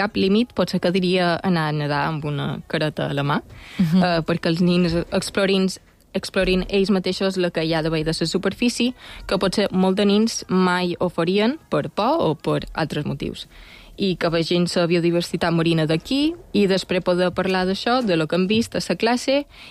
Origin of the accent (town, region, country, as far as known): Balearic Islands, Spain; born or raised there